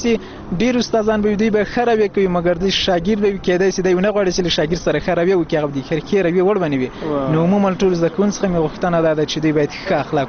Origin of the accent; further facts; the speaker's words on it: Afghanistan; زه باید خپل ګران هېواد افغانستان ته، خپلو شریف خلکو ته خدمت وکړم